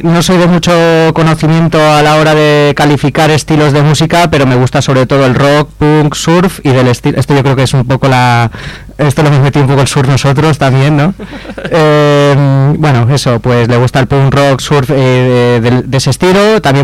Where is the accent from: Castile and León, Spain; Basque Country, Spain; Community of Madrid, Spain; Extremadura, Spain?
Basque Country, Spain; San Sebastián; tengo 31 años y soy de Donosti. Me tienen preso en la cárcel de Daroca, Zaragoza.